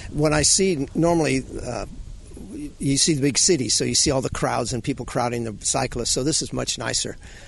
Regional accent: California, United States; I'm from Calif

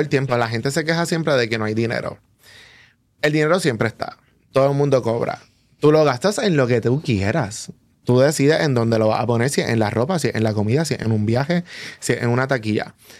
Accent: Puerto Rico; en nuestra realidad como puertorriqueños

